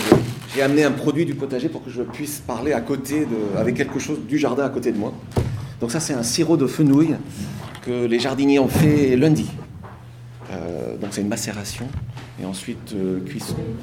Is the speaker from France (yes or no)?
no; United States; born there; French is a second language; je deviens anxieux parce que je suis né aux États-Unis.